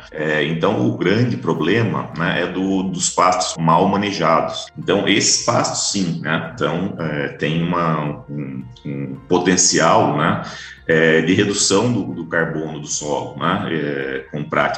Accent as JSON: {"language": "Portuguese", "town": "Taubaté", "region": "São Paulo", "country": "Brazil", "said": "E na minha região, né, eu sou de Taubaté, o mais forte lá é gado de leite."}